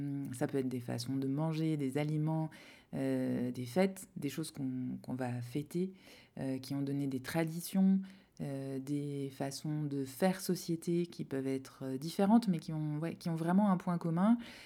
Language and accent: French; France; now in Algeria; Alors moi, j'ai grandi en France, donc je comparais à la France